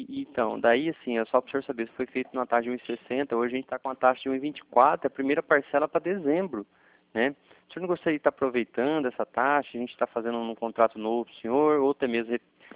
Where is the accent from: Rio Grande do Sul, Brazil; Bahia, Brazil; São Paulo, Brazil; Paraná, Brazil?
Paraná, Brazil; Cornélio Procópio; eu sou daqui do calçadão, eu sou de Cornélio Procópio mesmo, né?